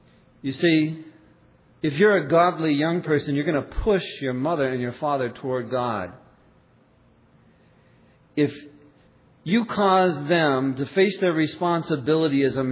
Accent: Ireland; I'm Irish and I like to yell when I'm mad. And I'm part English

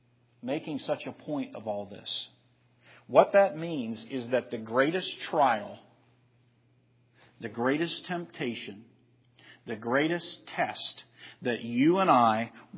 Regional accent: Pittsburgh, Pennsylvania, United States; Remember, I'm from Pittsburgh.

